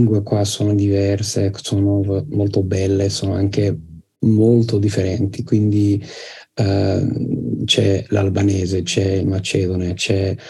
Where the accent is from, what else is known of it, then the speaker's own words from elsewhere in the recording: Liverpool, North West England, United Kingdom; accent: Scouse; first language English; Italian is a second language; il mio dialetto di inglese è Scouse, è il dialetto di Liverpool, quindi questo è il primo dialetto che ho imparato da bambino, e poi ho imparato anche a parlare un inglese più standardizzato